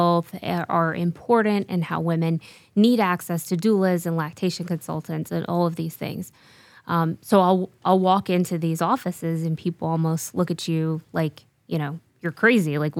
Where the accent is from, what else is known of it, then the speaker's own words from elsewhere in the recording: Arkansas, United States; I am from Arkansas.